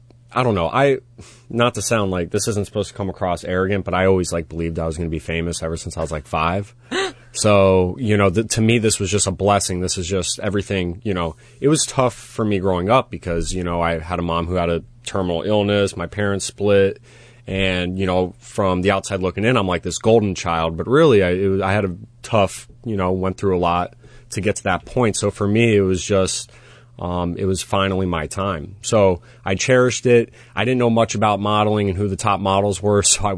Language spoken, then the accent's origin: English; Florida, United States; You know, growing up in South Florida, being that tan blonde, I would walk into like Hollister's and stuff all the time.